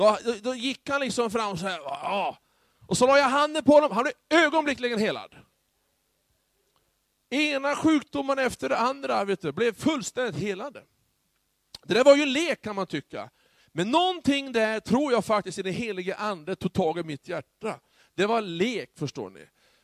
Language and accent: Swedish; Bollstabruk, Västernorrland County, Sweden; när jag var liten pojke i Bollstabruk. För då, vi bodde ju i lägenheten ovanför kyrkan, kyrkosalen.